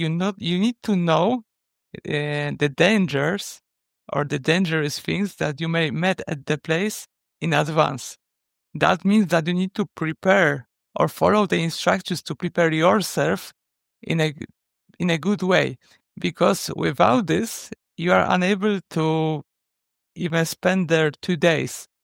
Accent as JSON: {"language": "English", "region": "Lesser Poland", "country": "Poland", "second_language": "English", "said": "especially as I'm living next to the Tatra Mountains in Poland, in Krakow."}